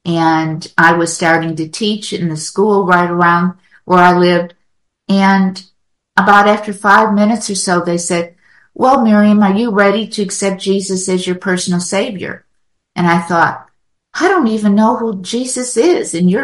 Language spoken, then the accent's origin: English; Chicago, Illinois, United States; There was a large Catholic church down the block when I was growing up in Chicago